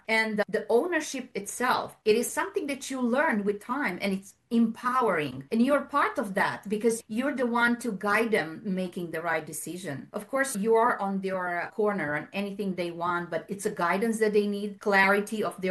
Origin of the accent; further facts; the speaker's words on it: Romania; First off, I'm from Romania, so I came on a different background.